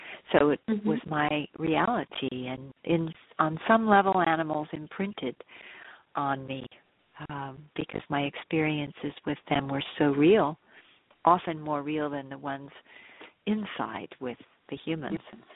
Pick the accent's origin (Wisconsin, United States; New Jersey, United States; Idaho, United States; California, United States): New Jersey, United States; I grew up in New Jersey, but it was a very wooded area at the time.